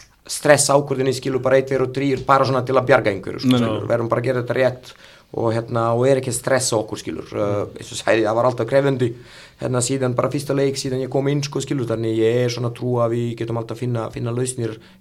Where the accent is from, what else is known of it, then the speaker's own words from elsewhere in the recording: Kruševac, Rasina District, Serbia; Icelandic is a second language; now in Iceland; Borg heitur Krúsevats, þetta er svona bara borg svipa eins og reykja svona 110-120 manna borg svona söður 200 km frá Belgrad sko.